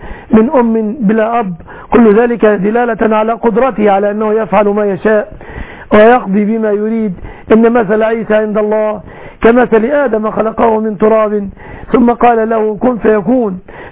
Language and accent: Arabic; Egypt; بلادنا مصر